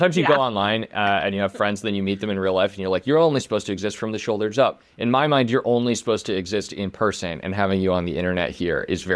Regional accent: Midwest, United States; Yeah, I mean, I'm not Jewish either, but I did grow up in the Midwest, right?

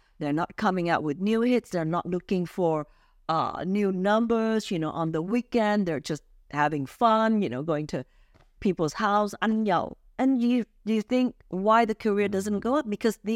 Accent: California, United States; I'm from California. I'm pure Asian, you know?

